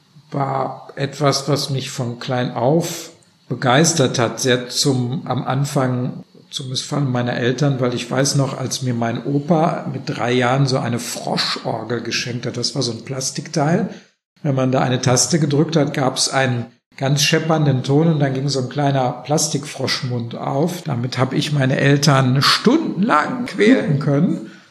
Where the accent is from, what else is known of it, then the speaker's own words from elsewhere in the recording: Gelsenkirchen, North Rhine-Westphalia, Germany; ich komme aus Gelsenkirchen